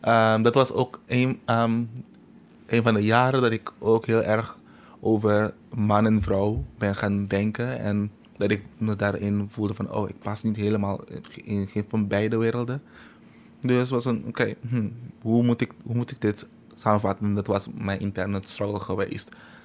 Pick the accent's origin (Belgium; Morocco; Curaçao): Curaçao; We komen van Curaçao. Curaçao heeft een hele mooie cultuur en normen en waarden die heel erg conservatief is, maar tegelijkertijd liberaal.